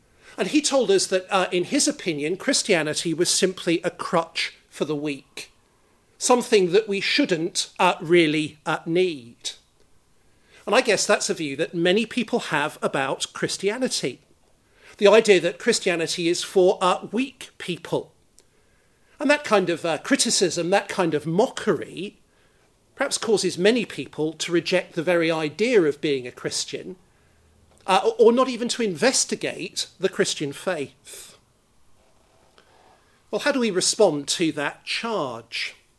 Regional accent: Birmingham, West Midlands, United Kingdom; Well, I grew up in Birmingham in a non-Christian family.

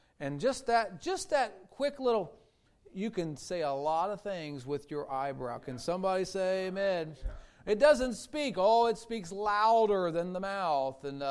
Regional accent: Ohio, United States; We ain't got no pride there. Amen. We're from Ohio. We're the Midwest.

